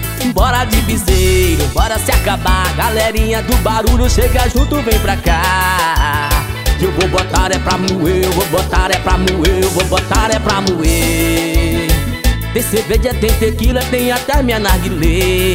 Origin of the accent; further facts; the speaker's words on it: Canápolis, Bahia, Brazil; Alô, minha Bahia, Canápolis, Bahia aí, ó. Minha terra natal.